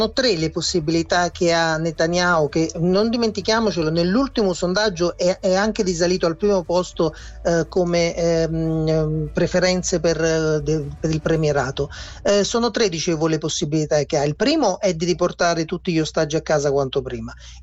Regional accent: Naples, Campania, Italy; pure lo dico da napoletano

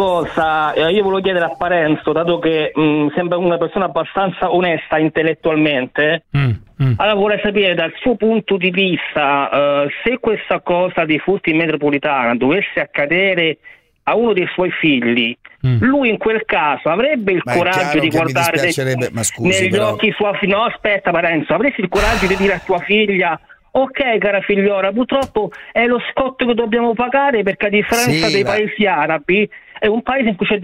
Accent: Rome, Lazio, Italy; E da romano vi dico che se una cosa del genere dovesse accadere a me

